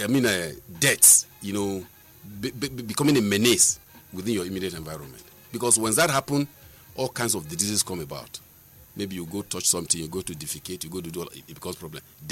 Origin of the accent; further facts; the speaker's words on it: Sabon Gari, Nigeria; when I grew up in Sabongari's area too, I was able to also notice all of these things.